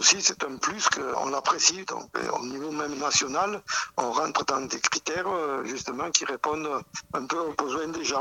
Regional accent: La Rochette, France; born there; Moi, je suis né à La Rochette, donc vous voyez, je connais toutes les pierres.

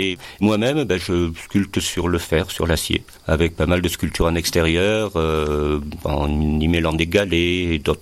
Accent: Draguignan, Provence-Alpes-Côte d'Azur, France; Je suis natif de Draguignan, pas de très loin.

